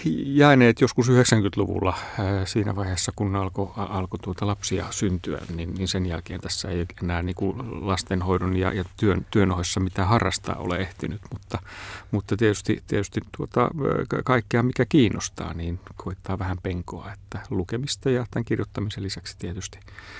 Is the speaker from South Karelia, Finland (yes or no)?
no; Helsinki, Uusimaa, Finland; Mä olen Helsingistä kotoisin, täällä syntynyt ja kasvanut.